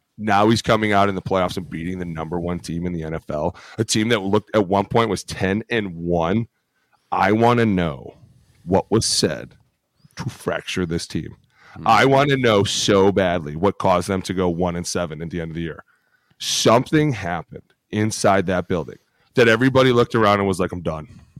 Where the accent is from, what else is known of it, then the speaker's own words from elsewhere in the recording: Philadelphia, Pennsylvania, United States; Just probably because I'm from Philly, and that's what I do.